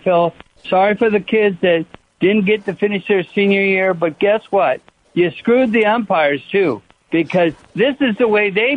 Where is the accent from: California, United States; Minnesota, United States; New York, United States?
California, United States; Torrance; I'm from Torrance